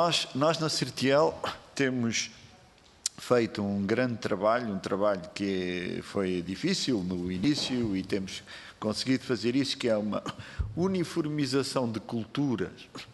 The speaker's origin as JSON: {"language": "Portuguese", "country": "Portugal", "said": "como português"}